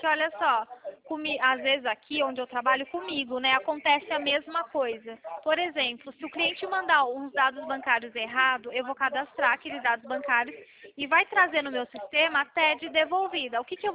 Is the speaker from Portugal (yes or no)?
no; São Paulo, Brazil; Eu sou de São Paulo.